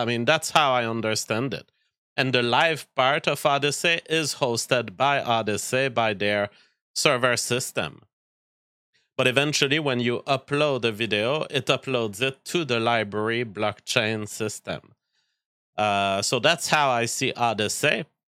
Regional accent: Canada

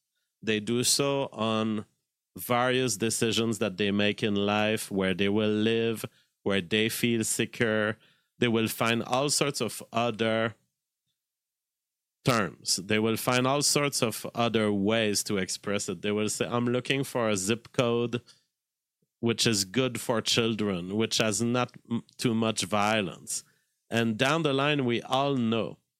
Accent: Canada; as a Canadian

